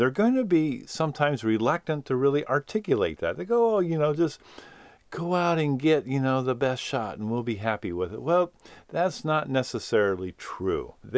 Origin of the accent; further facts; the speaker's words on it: United States; And being an American, you know, I can only really speak to American behavior